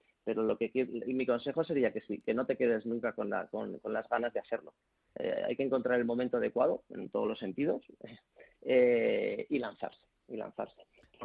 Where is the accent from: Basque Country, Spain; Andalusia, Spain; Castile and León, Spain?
Castile and León, Spain; León; born there; now in Madrid, Spain; yo nací en León, pero llevo 25 años viviendo en Madrid.